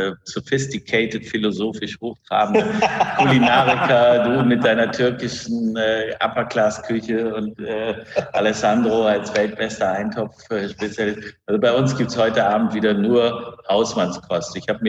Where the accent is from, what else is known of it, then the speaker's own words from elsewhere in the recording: Heligoland, Schleswig-Holstein, Germany; bei uns in Helgoland gibt es überhaupt gar keine Hummer, die wir kriegen.